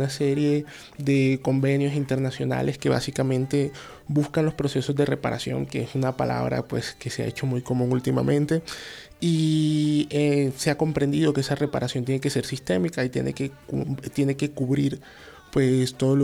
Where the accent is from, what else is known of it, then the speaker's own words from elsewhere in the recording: Barranquilla, Atlántico, Colombia; yo crecí en Barranquilla